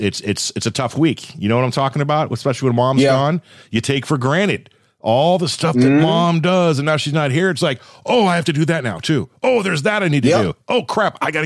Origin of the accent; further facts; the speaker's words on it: Thousand Oaks, California, United States; I grew up in Thousand Oaks, California, which is where the Dallas Cowboys had their training in the Tom Landry years.